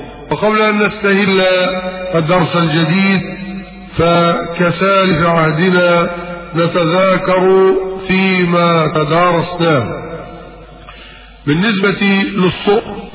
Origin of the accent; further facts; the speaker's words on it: Mit Hadid, Dakahlia, Egypt; في قريتنا ميت حديد مركز منية النصر